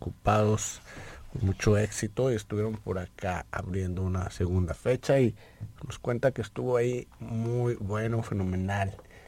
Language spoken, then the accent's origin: Spanish; Mexico; como mi experiencia como mexicano